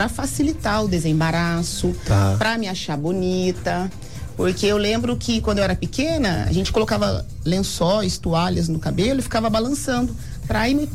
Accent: Aparecida, São Paulo, Brazil; born there; now in Guaratinguetá, Brazil; Eu nasci em Aparecida.

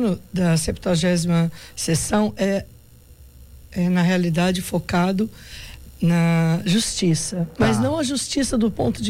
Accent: Guaratinguetá, São Paulo, Brazil; eu estou de volta à minha terra natal, trabalhando na Secretaria da Mulher

